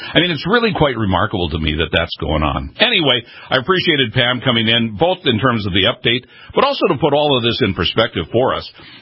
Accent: Douglas, North Dakota, United States; I grew up in this country or in this state. I grew up in Douglas, North Dakota. I've tracked the economy, especially in western North Dakota

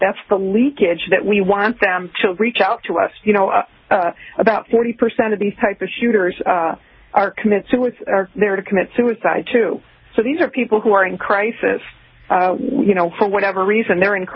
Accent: Detroit, Michigan, United States; born there; I was born in Detroit, and I have family still there. I'm from a big Irish Catholic family, and a lot of them are still there

